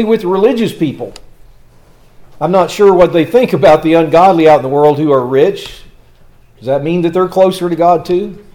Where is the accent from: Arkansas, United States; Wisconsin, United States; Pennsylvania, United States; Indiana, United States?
Arkansas, United States; Now, I grew up in Arkansas, and for years, you know, Texas was our rivalry in just about everything.